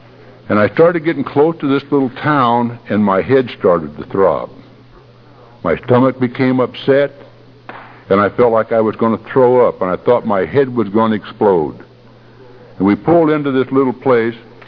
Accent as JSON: {"language": "English", "town": "Lawrence", "region": "Kansas", "country": "United States", "tie": "born there", "said": "to take a trip back to this little town that I was born in Lawrence, Kansas, to see my dad."}